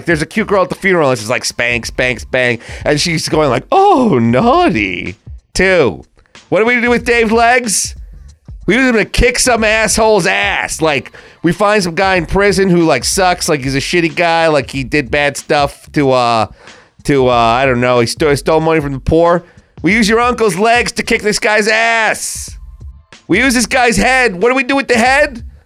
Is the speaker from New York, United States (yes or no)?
yes; Long Island, New York, United States; But I'm from Long Island, and I can tell you right now, there are a lot of similarities to Tatooine.